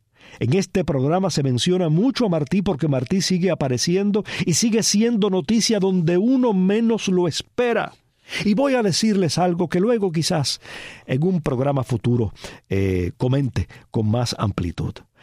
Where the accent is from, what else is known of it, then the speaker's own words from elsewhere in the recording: Cuba; que soy cubano